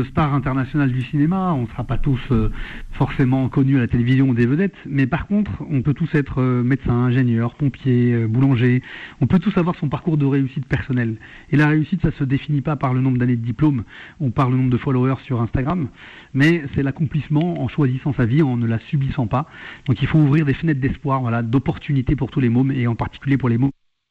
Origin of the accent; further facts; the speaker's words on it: France; born there; Omar Sy, moi, vous, probablement, on est nés en France. On est des Français, indéfectiblement